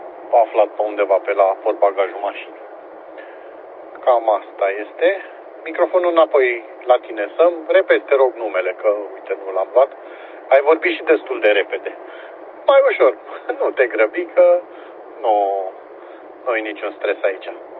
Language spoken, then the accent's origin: Romanian; Pitești, Argeș, Romania; eu sunt din Pitești, de loc, dar momentan sunt mobil pe undeva pe Valea Lotrului, localitatea Brezui.